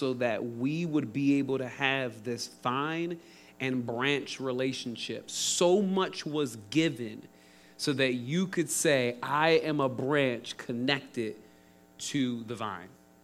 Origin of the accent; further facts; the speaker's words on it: Philadelphia, Pennsylvania, United States; I'm from Philly.